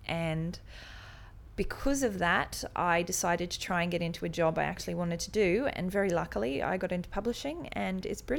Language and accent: English; Queensland, Australia; moved away as an adult; also born or lived in Ireland; now in United Kingdom; I'm 27 and I'm from Queensland in Australia.